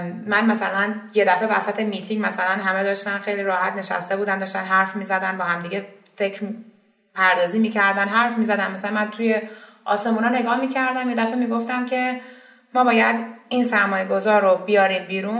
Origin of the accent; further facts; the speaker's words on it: Iran; به خصوص ما آدمایی که خیلی شاید تو ایران بزرگ شدیم